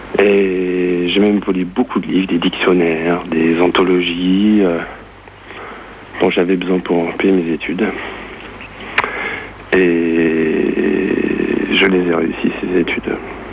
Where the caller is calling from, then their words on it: Montpellier, Occitanie, France; de Montpellier. Merci, au revoir.